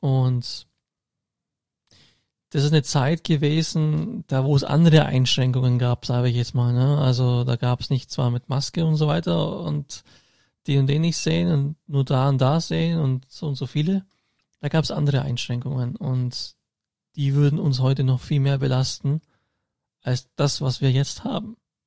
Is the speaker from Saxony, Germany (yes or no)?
no; Augsburg, Bavaria, Germany; born or raised there